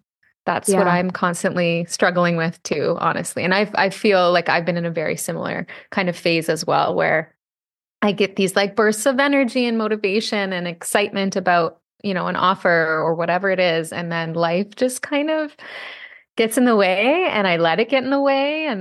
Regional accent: Ontario, Canada; we're gearing up to go on a trip back to my hometown in Ontario.

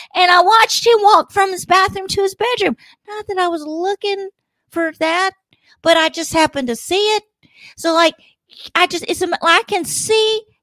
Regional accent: Memphis, Tennessee, United States; I'm from Memphis, Tennessee, and I feel safer here. I'm just gonna be honest. Memphis is I love Memphis where I grew up, and.

